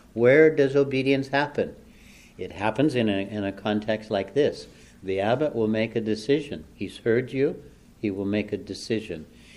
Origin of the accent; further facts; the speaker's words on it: United States; But we come from this culture of ours. We're American monks.